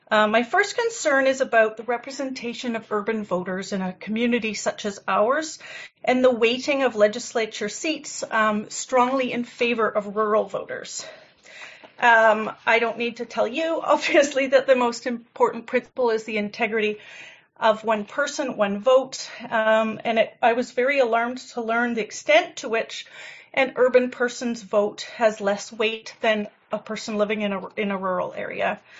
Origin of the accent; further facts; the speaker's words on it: Surrey, British Columbia, Canada; also born or lived in Vancouver; now in New Westminster, Canada; I'm a resident of New Westminster in the Sapperton neighborhood. I was raised in Surrey and I lived in Vancouver before moving to New Westminster about 12 years ago.